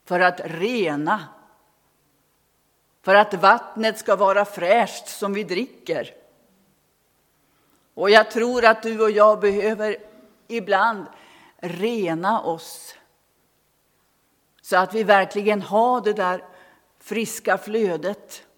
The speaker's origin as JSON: {"language": "Swedish", "region": "Västerbotten County", "country": "Sweden", "said": "ungdomskören hemma i Västerbotten sjöng den här sången"}